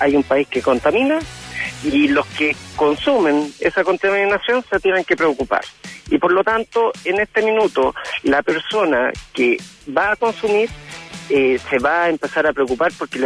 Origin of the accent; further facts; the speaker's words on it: Chile; Como el último consumidor somos todos los chilenos, los que vamos a pagar somos nosotros.